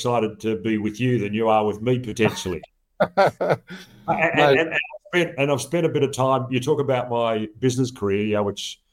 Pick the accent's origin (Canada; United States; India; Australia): Australia; To me, yeah, and putting sort of my as an Australian hat on, I mean, one of the great things about Australia is it's all about a fair go